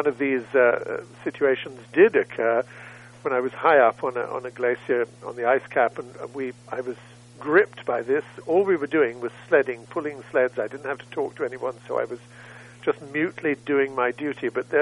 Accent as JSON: {"language": "English", "country": "United Kingdom", "tie": "born or raised there", "lives_now": "United States", "said": "I'm British, as you might be able to tell, and I'm an American now, but I was brought up in Britain"}